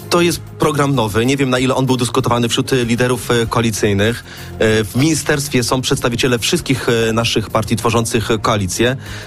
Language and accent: Polish; Toruń, Kuyavian-Pomeranian Voivodeship, Poland; now in Warsaw, Poland; No Toruń to jest moje ukochane rodzinne miasto. No serce moje bije po toruńsku.